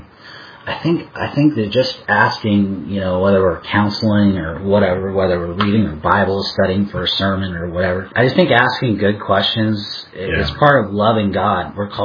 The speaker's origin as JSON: {"language": "English", "town": "Seattle", "region": "Washington", "country": "United States", "tie": "born or raised there", "also_born_or_lived": "Idaho", "said": "You know, I just think, like, growing up in Seattle and even in living in, you know, Idaho for a decade, it's just asking people questions."}